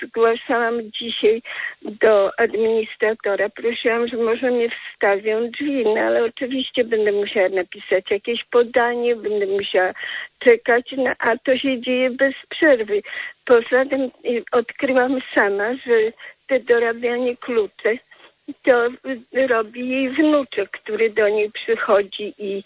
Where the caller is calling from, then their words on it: Warsaw, Masovian Voivodeship, Poland; Jestem z Warszawy. Ja nie byłam 35 lat w Polsce. Wróciłam do swojego dawnego mieszkania.